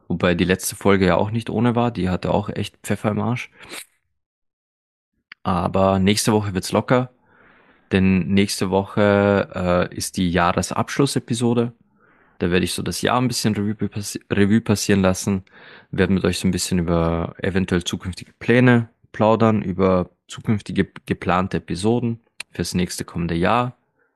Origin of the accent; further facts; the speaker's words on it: Austria; wie man bei uns in Österreich sagt